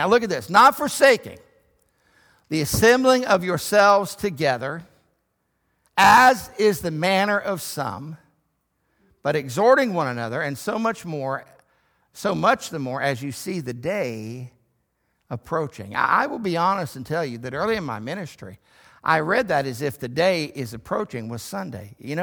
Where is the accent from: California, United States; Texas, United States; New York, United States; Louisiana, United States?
Texas, United States; Now, I'm a Texan, and I understand what it means to spur.